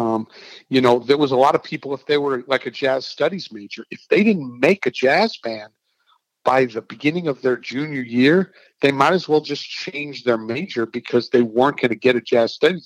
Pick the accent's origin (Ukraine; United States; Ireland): United States; Boston, Massachusetts; born there; now in Nashville, United States; I was born in Boston, Massachusetts. Went to college at University of North Texas. I moved to Nashville in 1997